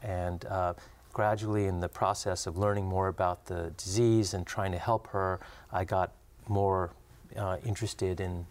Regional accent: California, United States; also born or lived in India / England; So my childhood was kind of moving around from place to place. I spent some time in England, but we eventually settled in Southern California.

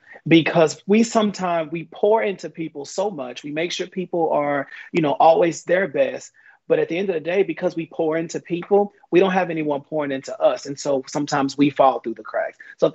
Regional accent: Texas, United States; I'm from Texas, so I'm from the southern region, from the south of the U.S.

